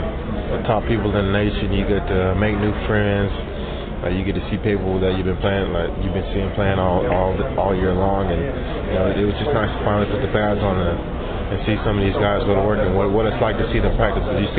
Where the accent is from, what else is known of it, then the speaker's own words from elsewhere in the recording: Dallas, Texas, United States; No, but I've been a huge fan of DeMarcus Ware since a little kid, because I grew up in Dallas